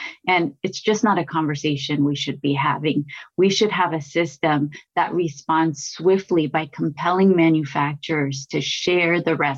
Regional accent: United States; And as American, I am very concerned about that.

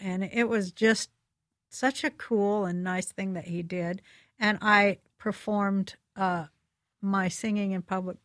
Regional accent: Salt Lake City, Utah, United States; born there; No, because I was born in Salt Lake.

